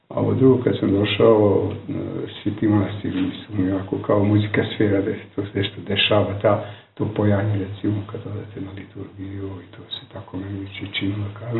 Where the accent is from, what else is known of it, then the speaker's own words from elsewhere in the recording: Vojvodina, Serbia; now in Novi Sad, Serbia; iz Novog Sada, a Veternika, to je pregrađe Novog Sada. Inače sam rodom iz Trčija, starog, 50 km od Novog Sada, ali 25 godina živim tamo.